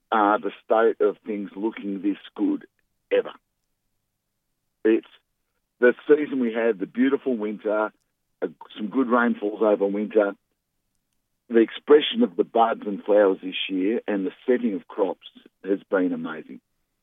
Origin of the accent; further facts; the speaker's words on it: Melbourne, Victoria, Australia; I grew up in Melbourne.